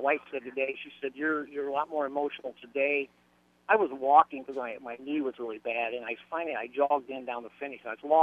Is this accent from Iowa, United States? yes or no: no; Nebraska, United States; Growing up in Nebraska, you just aren't used to it.